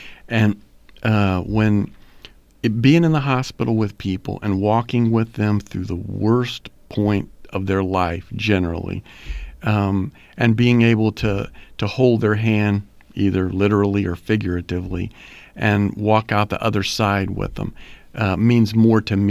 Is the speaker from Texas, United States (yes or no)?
yes; Corpus Christi, Texas, United States; Well, I was raised here in Corpus. My family goes back to the turn of the last century here in Corpus. I graduated from Ray High School.